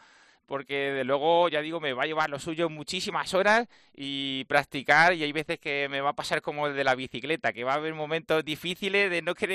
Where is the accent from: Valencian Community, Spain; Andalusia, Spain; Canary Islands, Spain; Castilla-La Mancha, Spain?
Castilla-La Mancha, Spain; Cabañas de la Sagra; una escuela de atletismo para niños en Cabañas de la Sagra, en mi pueblo, en Toledo.